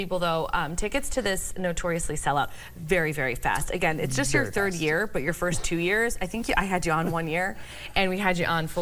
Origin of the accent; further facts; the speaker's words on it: Canada; now in United States; I'm not from here, I'm from Canada, but I speak English.